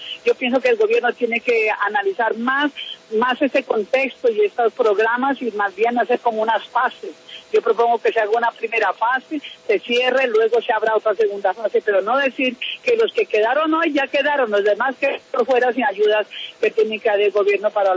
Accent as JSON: {"language": "Spanish", "town": "Mocoa", "region": "Putumayo", "country": "Colombia", "said": "nosotros somos del departamento, somos de Mocoa, de Putumayo"}